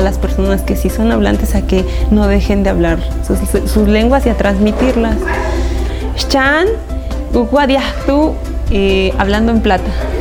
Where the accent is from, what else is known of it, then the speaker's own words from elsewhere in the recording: Mitla, Oaxaca, Mexico; first language Zapotec; Spanish is a second language; yo soy de Mitla, soy de la cultura zapoteca y hablo zapoteco.